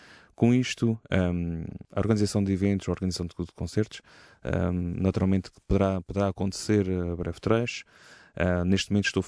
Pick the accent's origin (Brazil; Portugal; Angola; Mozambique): Portugal; Angra do Heroísmo, Azores; O facto de estar baseado na Ilha Terceira é apenas a minha cidade natal, a minha ilha natal.